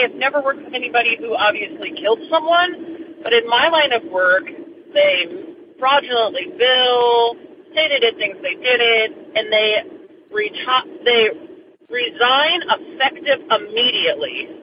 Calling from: Nebraska, United States; I'm calling from Nebraska

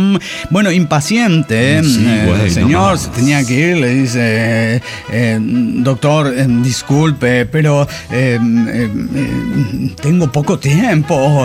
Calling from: Chetumal, Quintana Roo, Mexico; de Chetumal Quinton Rock.

